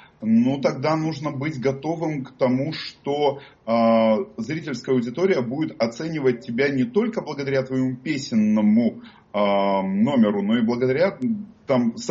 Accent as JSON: {"language": "Russian", "town": "Simferopol", "region": "Crimea", "country": "Ukraine", "said": "я сам из Симферополя"}